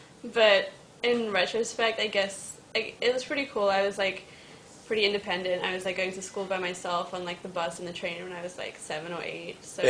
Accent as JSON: {"language": "English", "region": "London", "country": "United Kingdom", "tie": "born or raised there", "moved": "as an adult", "said": "Yes, I grew up in central London, lived there my whole life until I was, like, 20 and came here."}